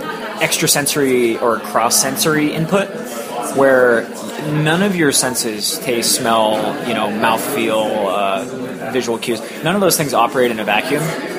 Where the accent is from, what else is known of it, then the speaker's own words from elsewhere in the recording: Colorado, United States; because I'm from Colorado